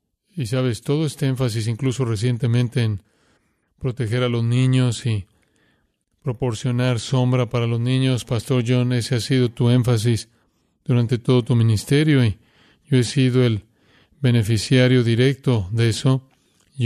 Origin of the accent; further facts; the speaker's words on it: Van Nuys, California, United States; Y yo nací en Van Nuys en 1978. Así que yo he estado aquí desde entonces